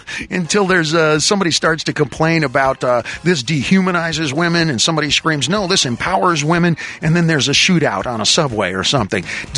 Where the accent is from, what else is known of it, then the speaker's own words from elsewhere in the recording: Los Angeles, California, United States; up in, for a large part, in Los Angeles, East L.A. area, you know, Highland Park, Eagle Rock. And I grew up around Spanish-speaking kids a lot.